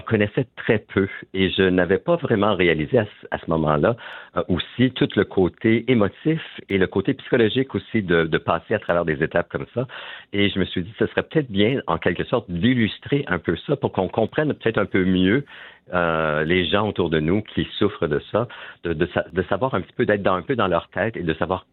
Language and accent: French; Moose Creek, Ontario, Canada; Moi, je suis originaire de Moose Creek, Ontario.